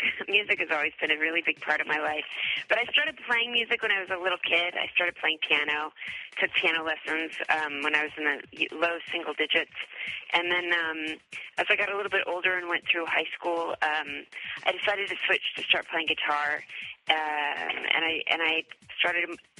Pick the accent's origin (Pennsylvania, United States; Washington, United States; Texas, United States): Texas, United States; Dallas; I was living in New York City at the time. Even though I grew up in Dallas, I heard it on the radio